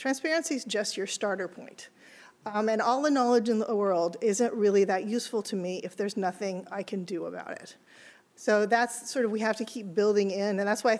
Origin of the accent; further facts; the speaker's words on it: California, United States; the study that I think actually was in my home state of California